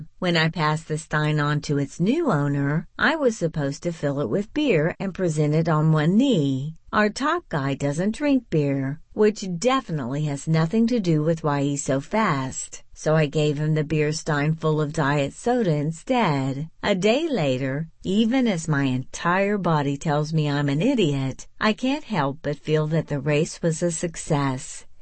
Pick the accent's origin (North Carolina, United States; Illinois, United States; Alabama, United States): Illinois, United States; The race is in my hometown in Illinois, and I've been doing it almost every year since I was Betsy's age.